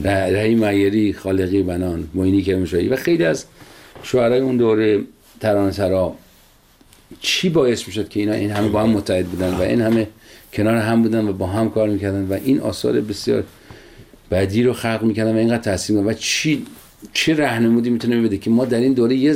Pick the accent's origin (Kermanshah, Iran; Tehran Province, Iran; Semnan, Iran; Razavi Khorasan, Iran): Semnan, Iran; Sangsar; غذای سنتی ولایت ما سنگسر، یکی از دهات شمال سمنان